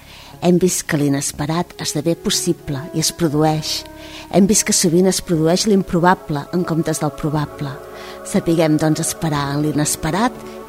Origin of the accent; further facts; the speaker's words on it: Martorell, Catalonia, Spain; Tornant al principi, al meu barri natal de Martorell hi havia una acadèmia de dansa.